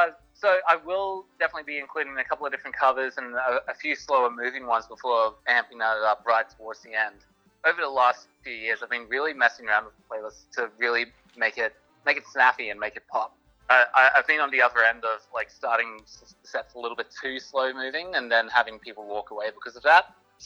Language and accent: English; Australia; now in Churchill, Canada; So growing up in Australia, I was within a stone's throw of any body of water, let alone an ocean.